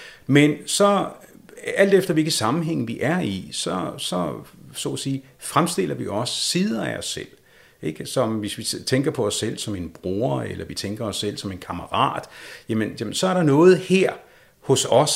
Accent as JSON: {"language": "Danish", "town": "Copenhagen", "region": "Capital Region of Denmark", "country": "Denmark", "said": "mig som dansker, københavner, født i Sydhavnen osv."}